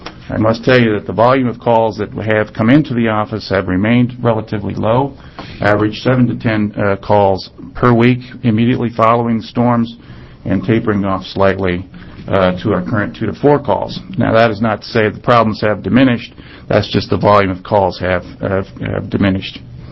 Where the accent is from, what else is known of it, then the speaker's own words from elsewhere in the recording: Wyoming, United States; But being a native Westerner, growing up in Wyoming